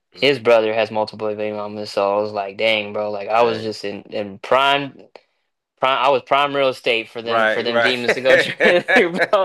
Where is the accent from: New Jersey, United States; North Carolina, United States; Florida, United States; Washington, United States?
Washington, United States; now in Dallas, United States; I'm from Washington State initially, and it's kind of hard because I haven't lived with him in years.